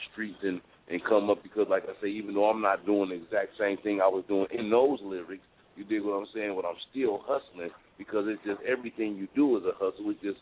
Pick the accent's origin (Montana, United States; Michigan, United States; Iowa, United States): Michigan, United States; Flint; But, you know, I'm from Flint, you know, it's a small city, so we crabs in the bucket.